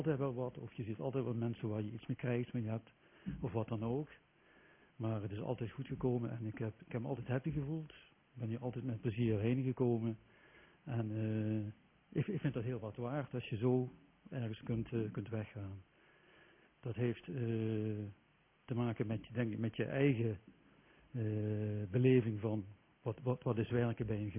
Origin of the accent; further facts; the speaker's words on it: Schaesbergerveld, Limburg, Netherlands; Ik ben opgegroeid in Schaarsbergenveld.